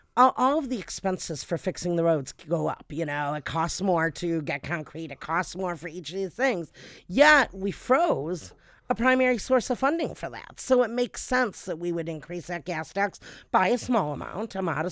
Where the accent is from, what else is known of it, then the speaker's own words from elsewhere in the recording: United States; I grew up on the Illinois-Indiana border and can remember that toll road very well.